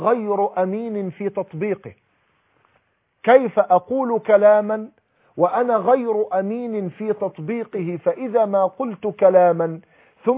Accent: Egypt; وفي بلادنا مصر خاصة

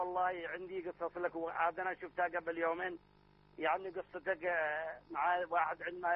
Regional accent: Marib, Yemen; انا من اليمن من مارب

